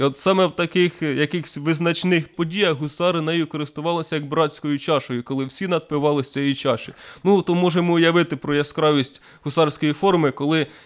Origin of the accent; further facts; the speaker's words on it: Sumy, Sumy Oblast, Ukraine; І тому от ми, сумчани, повинні пишатися тим, що наші гусари були все-таки в Парижі.